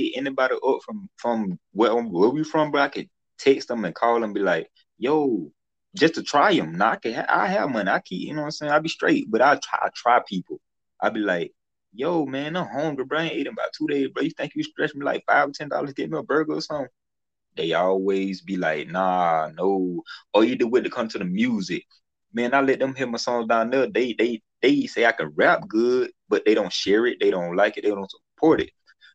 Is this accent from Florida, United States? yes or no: yes; Florida, United States; when I talk to somebody new, they be like, "Yeah, you don't sound like you from Georgia." I like, "Yeah, I'm from Florida."